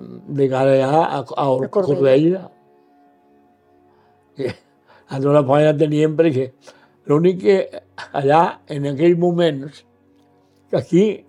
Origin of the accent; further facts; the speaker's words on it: Paüls, Catalonia, Spain; Vaig néixer el dia 3 de novembre de l'any 1930. Vaig néixer al Regès. I diuen que jo m'estava morint de gana. Al veure que m'estava morint, van agarrar ma padrina. Diu, perquè diuen que a Paúls hi ha una dida. I a peu se'm van anar a Paúls.